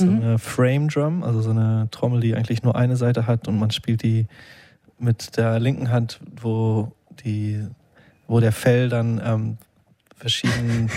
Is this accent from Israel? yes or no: yes; Israel; also born or lived in Cologne, Germany; Ich habe viel Einfluss von der orientalischen Kultur. Also ich bin auch in Israel aufgewachsen, unter anderem.